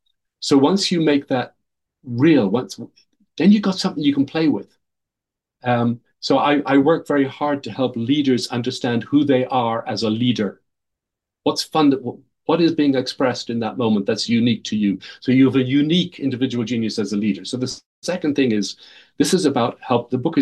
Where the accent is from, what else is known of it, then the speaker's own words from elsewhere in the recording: Ireland; as a former Irish Catholic, I'm still Irish, but not the latter.